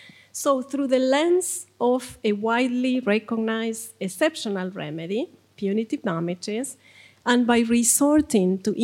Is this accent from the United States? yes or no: no; Argentina; At about that time, Argentina, my home country, became the first civil law jurisdiction in the world